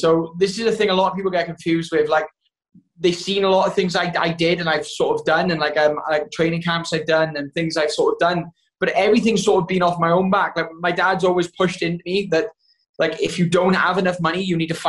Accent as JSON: {"language": "English", "region": "Wales", "country": "United Kingdom", "said": "I'm Welsh, man. We've done some wild shit. Like, I had a good childhood."}